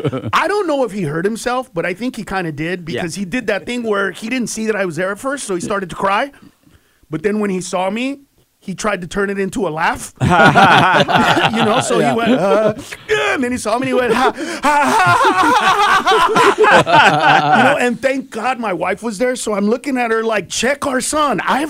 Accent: Los Angeles, California, United States; because I grew up in East Los Angeles and 97% of the people in my community were immigrants.

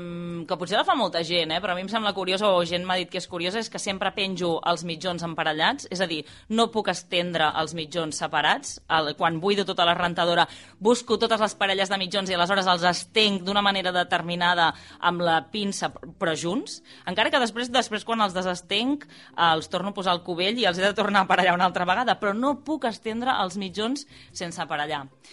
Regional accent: Vilafranca del Penedès, Catalonia, Spain; Hola, Islàndia … tinc 34 anys, sóc de Vilafranca del Penedès

